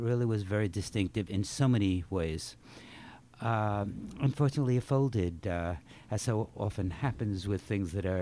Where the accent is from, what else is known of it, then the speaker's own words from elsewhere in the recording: Brooklyn, New York, United States; Well, I grew up in Brooklyn. Yeah. Lived there until I was 11 or 12.